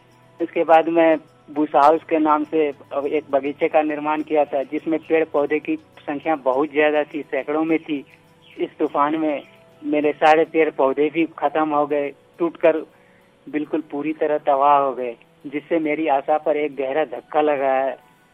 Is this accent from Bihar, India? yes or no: yes; Gokulpur, Bihar, India; मैं बिहार राज्य के पूर्णिया जिला के गोकुलपुर गांव का रहने वाला हूँ।